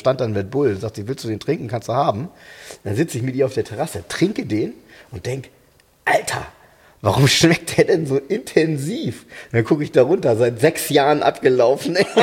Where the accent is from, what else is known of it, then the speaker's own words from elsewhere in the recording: Germany; da gehst du hin so als Deutscher